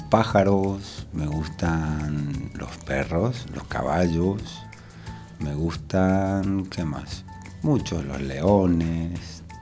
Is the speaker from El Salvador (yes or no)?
no; Villa María, Córdoba, Argentina; born there; yo nací en una ciudad en Argentina que se llama Villa María, que está en la provincia de Córdoba, que no es España, sino Argentina.